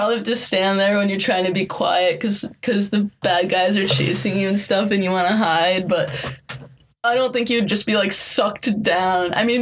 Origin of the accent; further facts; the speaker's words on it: United States; I'm a handgun girl because there's nothing cooler to me than, like, a pistol because I'm American and that's, like, mythologized here a lot.